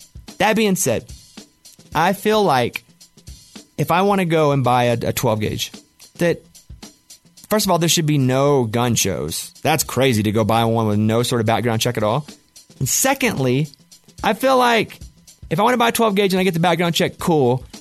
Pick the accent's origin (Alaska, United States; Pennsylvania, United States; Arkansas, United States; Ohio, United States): Arkansas, United States; I have a lot of guns. I grew up in Arkansas. Guns to me are more tools than they are fantasy weapons.